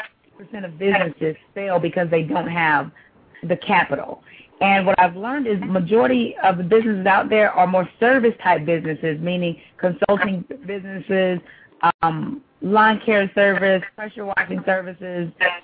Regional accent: California, United States; now in Georgia, United States; I'm from California. I'm a Cali girl all day. Been in Georgia for the last couple of years

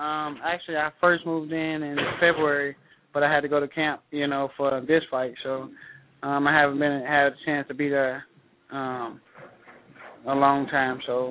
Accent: St. Louis, Missouri, United States; I'm from St. Louis. You know, I definitely love St. Louis. I got to say St. Louis because that's where my roots at. That's where I'm from.

